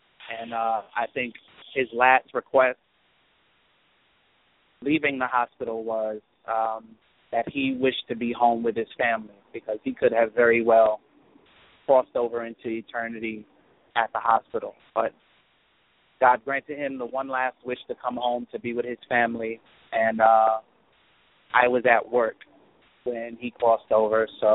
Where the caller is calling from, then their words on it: Brooklyn, New York, United States; Good evening. … calling from Brooklyn, New York.